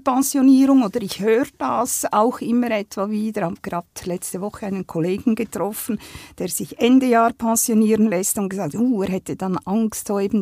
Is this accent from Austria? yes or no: no; Andermatt, Uri, Switzerland; Ich bin 65 Jahre alt, aufgewachsen in den Bergen, in Andermatt.